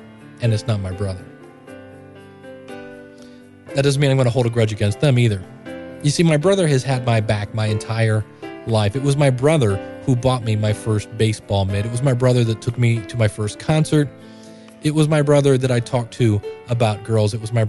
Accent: Akron, Ohio, United States; I drive an hour anyway because I grew up in Akron, and it's only 20 minutes from there

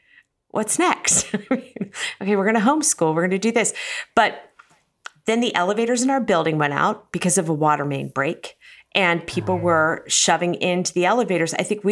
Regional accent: Cincinnati, Ohio, United States; And I grew up in Cincinnati and love Cincinnati.

